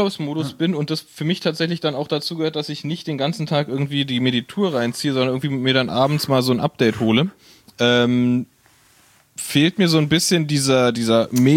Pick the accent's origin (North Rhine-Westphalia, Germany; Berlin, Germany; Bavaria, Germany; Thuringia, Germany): Berlin, Germany; Als Berliner fühlt man sich, glaube ich, hier schon wohl.